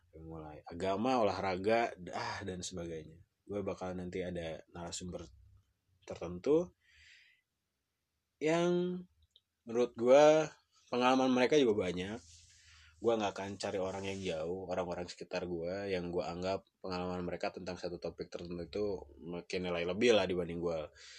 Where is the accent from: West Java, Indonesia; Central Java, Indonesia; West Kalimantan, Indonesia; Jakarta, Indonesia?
West Java, Indonesia; Bandung; Gue dari Bandung